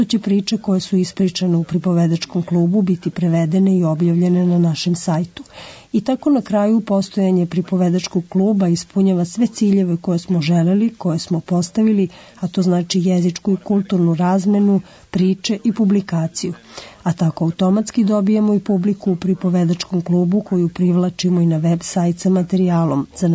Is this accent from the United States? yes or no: yes; Chicago, Illinois, United States; Ja sam iz Čikaga i nekoliko puta sam bio na nastupima u tamošnjem pripovedačkom klubu